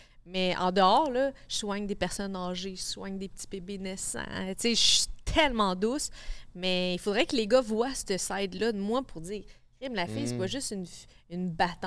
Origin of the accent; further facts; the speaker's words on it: Joliette, Quebec, Canada; J'ai un cheval, moi je viens de la ferme, je viens de Joliette, je suis retournée dans ma famille.